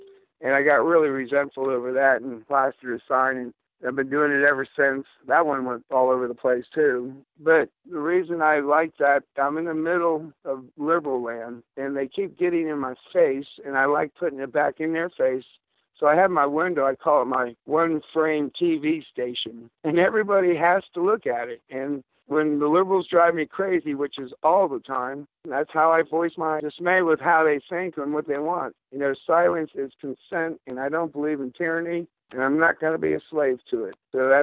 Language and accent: English; Florida, United States; moved away as an adult; also born or lived in New Orleans, Louisiana; I'm from the South, actually, Florida and New Orleans and all that. And I went through Katrina, so I came up here